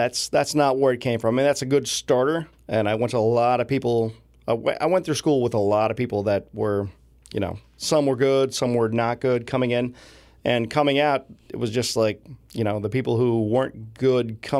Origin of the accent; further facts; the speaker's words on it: Colorado, United States; also born or lived in North Dakota / Wyoming; I grew up in the Midwest, born in North Dakota, which is completely odd. Nobody knows anybody from North Dakota, it seems like. I grew up in Colorado and Wyoming, for the most part.